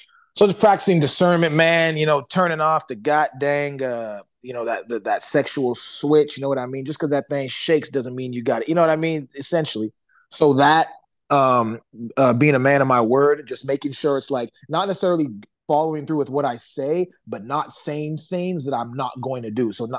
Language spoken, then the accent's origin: English; Mississippi, United States; also born or lived in St. John's, Canada / Kansas; My dad, when I was growing up, he worked in Mississippi. So I was in Mississippi. I was born in St. John's, Newfoundland, which is like a rock. So I'm used to like small town places.